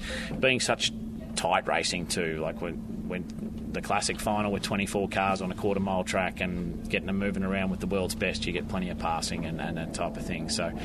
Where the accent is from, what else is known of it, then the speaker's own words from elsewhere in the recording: Australia; I, as an Australian coming here, it's almost a privilege to come here and see the races at Knoxville each year.